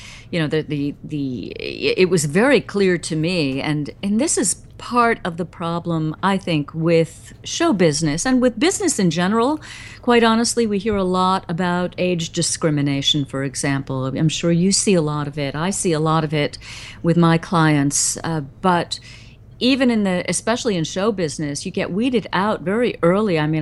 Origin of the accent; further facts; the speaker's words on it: New York, United States; I was born and raised in the New York metro area, so came back after college, after being at college music school in the Midwest